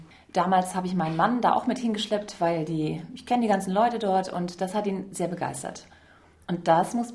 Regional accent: Schleswig-Holstein, Germany; ja genau, ich bin gebürtige Nordfriesin

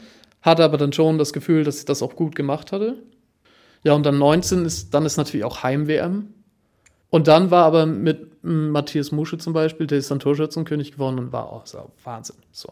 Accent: Kiel, Schleswig-Holstein, Germany; dass ich ja als Kieler so ungefähr jeden Restaurantbesitzer auch persönlich kennen muss.

